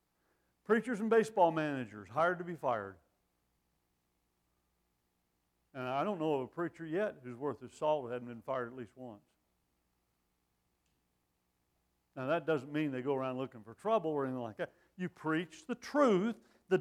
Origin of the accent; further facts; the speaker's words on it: Texas, United States; I love Texas, but I live in Arizona on purpose. I'm from Texas, by the way.